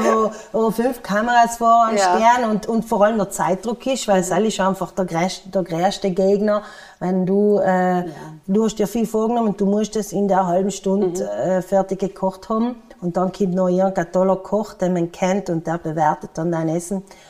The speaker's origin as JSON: {"language": "German", "town": "Kaltern", "region": "Trentino-Alto Adige", "country": "Italy", "tie": "born or raised there", "lives_now": "Eppan, Italy", "said": "Ich bin am Kaltersee aufgewachsen. Ich oder wohne mittlerweile in Eppen, aber mein Herz schlägt weiterhin für den Kaltersee und für Kalter natürlich."}